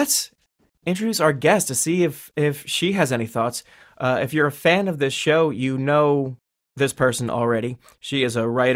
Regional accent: Hazlet, New Jersey, United States; I also said rad kid from Hazlitt. So 732

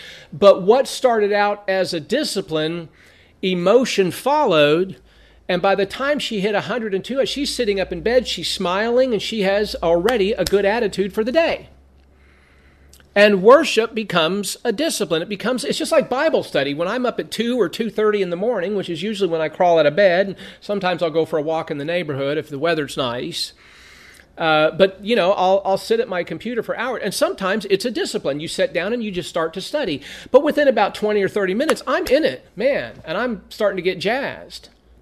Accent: Lancaster, California, United States; whenever I came in the front door of the house where we grew up with in Lancaster, California, where I grew up, she had the corner bedroom.

